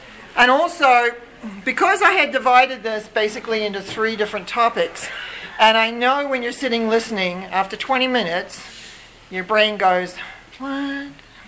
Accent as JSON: {"language": "English", "country": "New Zealand", "moved": "yes", "said": "I'm from New Zealand originally, which is why I speak a little bit funny sometimes, and I got the inner calling to go back home"}